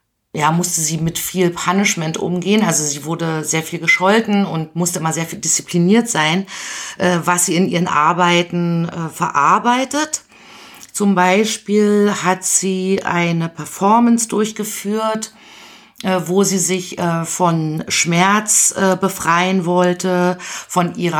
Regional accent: Berlin, Germany; Ah ja, ja, also ich komme aus Berlin, bin hier groß geworden und habe hier Architektur studiert. Dann habe ich ein paar Jahre als Städtebauerin in der Schweiz und in Holland gearbeitet.

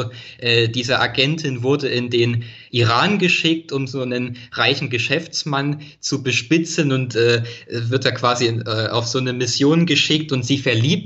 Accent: Leipzig, Saxony, Germany; ich als Leipziger habe mich sehr gefreut

